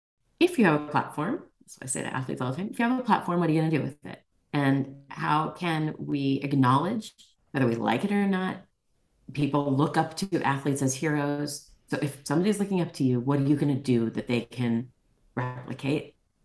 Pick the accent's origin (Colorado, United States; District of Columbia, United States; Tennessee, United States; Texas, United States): District of Columbia, United States; Washington; also born or lived in San Francisco Bay Area; I grew up half in Washington, D.C., half in the San Francisco Bay Area.